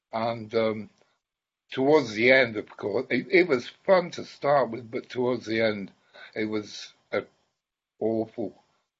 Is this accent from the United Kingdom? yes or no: yes; Preston, North West England, United Kingdom; And I was coming back up to my hometown, Preston, here, to see him.